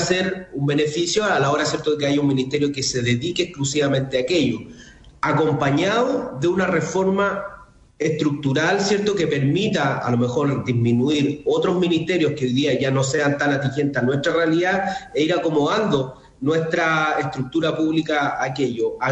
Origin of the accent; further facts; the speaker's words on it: Chile; lo que es muy malo es que nosotros, como chilenos, digo